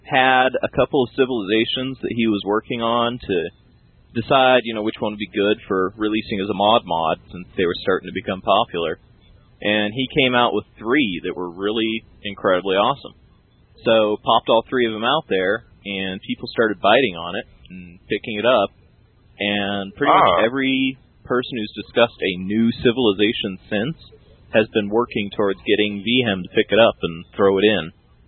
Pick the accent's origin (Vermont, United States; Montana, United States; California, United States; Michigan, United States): Montana, United States; Yeah, I'm actually from Montana, and over there we're big on